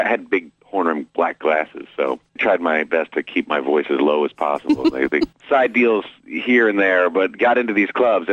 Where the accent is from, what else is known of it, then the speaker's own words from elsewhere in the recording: Dallas, Texas, United States; There's a couple of stations in the South, and I'm from Dallas